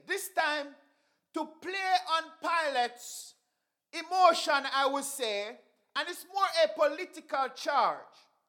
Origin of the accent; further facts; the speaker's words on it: Jamaica; There is this notion that I grew up hearing in Jamaica